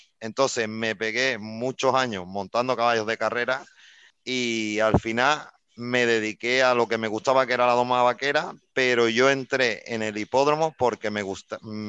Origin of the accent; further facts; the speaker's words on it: Dos Hermanas, Andalusia, Spain; me fui al hipódromo de mi pueblo, de Dos Hermanas.